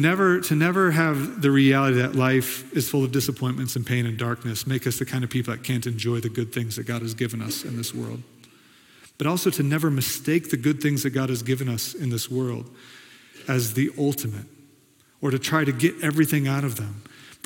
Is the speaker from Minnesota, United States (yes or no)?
no; Kansas, United States; born there; moved away; I moved to Colorado because it was full of the things I love to do in life. I was born in Kansas. First time I came to Colorado, I thought I was made for that place.